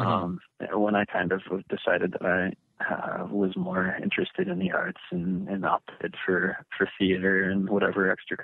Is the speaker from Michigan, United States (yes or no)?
yes; Michigan, United States; oh, I'm from Michigan, you know, and people from Michigan are intensely proud of where they're from for one reason or another.